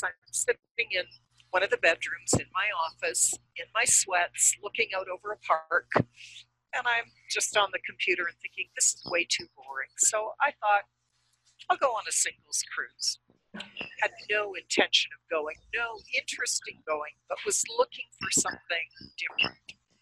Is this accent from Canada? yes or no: yes; Toronto, Ontario, Canada; No, I'm from Toronto, Canada.